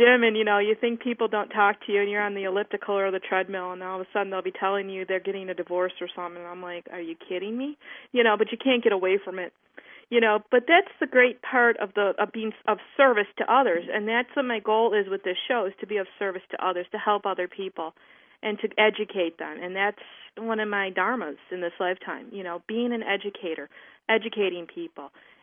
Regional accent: New York, United States; I'm from Western New York, the snow capital of the world.

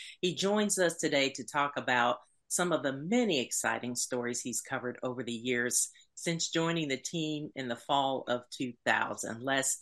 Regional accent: Washington, District of Columbia, United States; Yay, you know, between my hometown.

